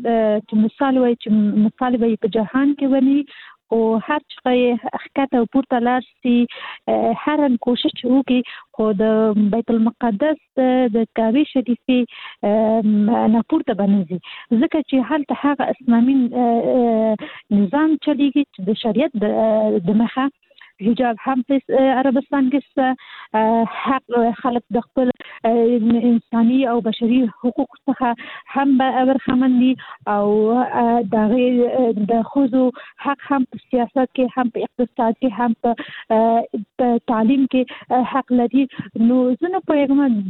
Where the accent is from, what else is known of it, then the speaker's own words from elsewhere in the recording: Kabul, Afghanistan; زه حاصل د کابل يم